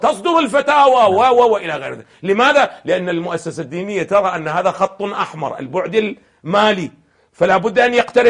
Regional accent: Iraq; وين كان احنا عندنا في العراق بيني وبين الله؟

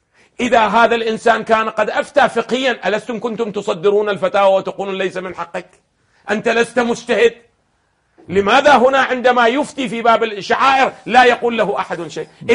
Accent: Iraq; وين كان احنا عندنا في العراق بيني وبين الله؟

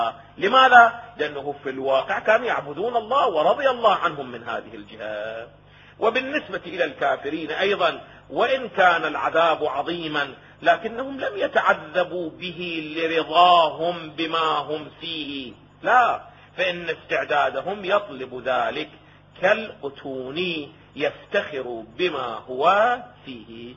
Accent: Iraq; الجرجير او الرشاد اللي عندنا في العراق

